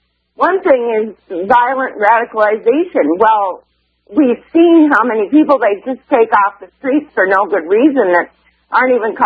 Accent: Michigan, United States; that's about as close as I would come to it, because I'm actually from Upper Michigan.

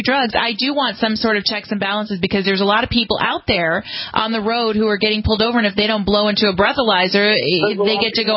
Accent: California, United States; We have in California, my home state, we have medical marijuana carts.

